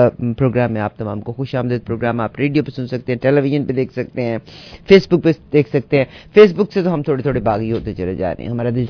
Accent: Punjab, Pakistan; ہم ویسٹرن پنجاب سے ہیں, انڈیا والے ایسٹرن پنجاب سے ہیں

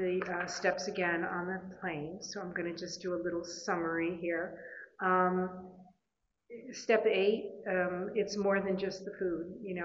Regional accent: Brooklyn, New York, United States; still a compulsive overeater. I'm from Brooklyn, New York. I'm from Brooklyn, New York.

